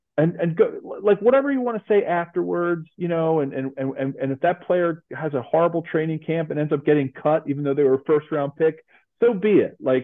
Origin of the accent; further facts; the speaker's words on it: Philadelphia, Pennsylvania, United States; My hometown of Philly, right?